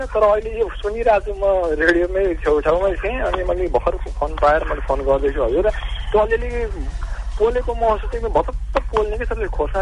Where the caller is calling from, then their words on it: Bharatpur, Bagmati, Nepal; म यहाँ भरतपुरबाट